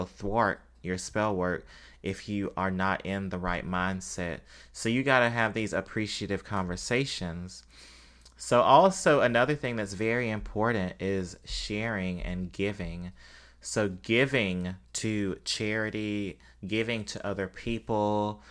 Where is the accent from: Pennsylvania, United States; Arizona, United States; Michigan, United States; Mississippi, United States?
Mississippi, United States; I'm from Mississippi. I didn't grow up like in poverty